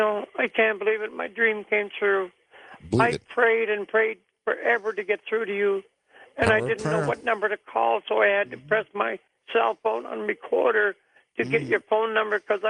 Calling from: London, Ontario, Canada; I'm calling from London, Ontario.

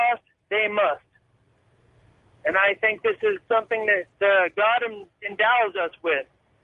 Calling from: Columbia, Missouri, United States; from Columbia, Missouri.

